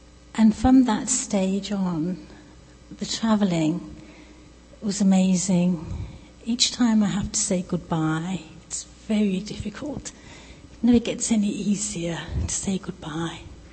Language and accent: English; England, United Kingdom; born there; moved away; I was born in England, and in 1967, we left the UK. That's 40-something years ago. And we've lived on 4 continents and in many countries.